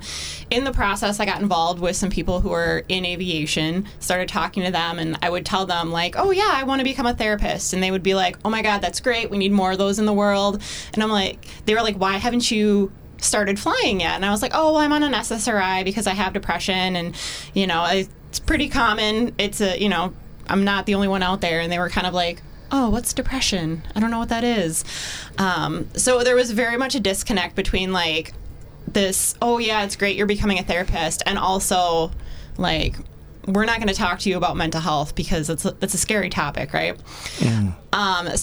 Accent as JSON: {"language": "English", "town": "Oshkosh", "region": "Wisconsin", "country": "United States", "tie": "born or raised there", "said": "I grew up here in Oshkosh."}